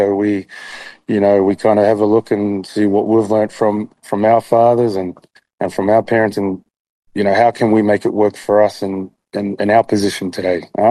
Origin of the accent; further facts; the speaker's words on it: Wellington, New Zealand; Yeah, so we're Aofanga in Samoa. That's where Dad's raised. But we moved to New Zealand. I'm born and raised in Wellington.